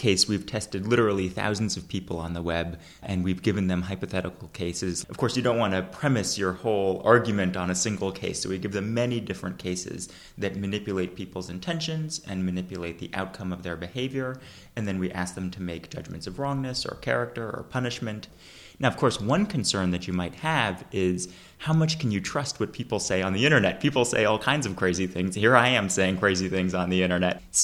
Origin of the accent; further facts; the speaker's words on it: Massachusetts, United States; I don't know about Britain here, but in my home state of Massachusetts, you could expect about a $250 ticket.